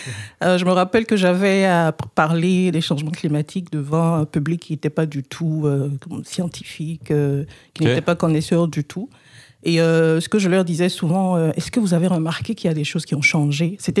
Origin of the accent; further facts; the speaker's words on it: Benin; now in Canada; C'est sûr que ça ne sonne pas québécois. je suis originaire du Bénin. C'est un pays qui est en Afrique de l'Ouest.